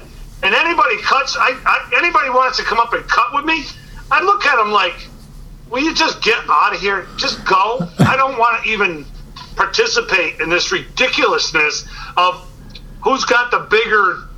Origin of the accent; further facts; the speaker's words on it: Northeast, United States; It's like I'm from the Northeast and we used to get a lot of snow.